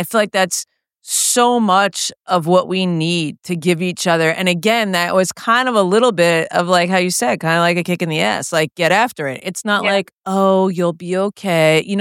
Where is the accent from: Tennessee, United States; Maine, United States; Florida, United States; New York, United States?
New York, United States; I remember one, I'm from New York.